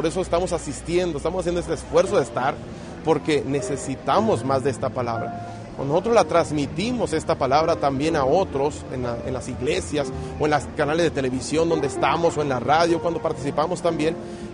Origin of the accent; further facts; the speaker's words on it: Tamaulipas, Mexico; born there; yo estoy en Sonora, que es la parte noroeste del país de México, pero yo nací en Tamaulipas, que es el noreste